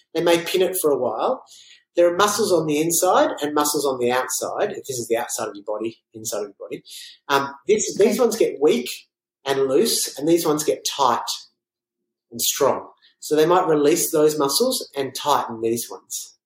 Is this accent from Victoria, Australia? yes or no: yes; Melbourne, Victoria, Australia; I'm like, "Well, why are you asking me then? I'm from Melbourne."